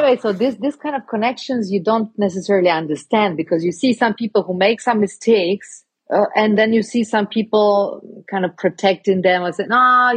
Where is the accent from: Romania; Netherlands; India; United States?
Romania; Because I come from Romania, mm-hmm. So in a lot of countries, including Romania, people think of politicians as corrupt.